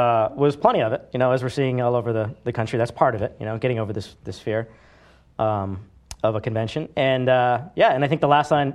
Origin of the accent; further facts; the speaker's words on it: New Hampshire, United States; she was actually a guidance counselor in my hometown in New Hampshire when I was in fifth and sixth grade.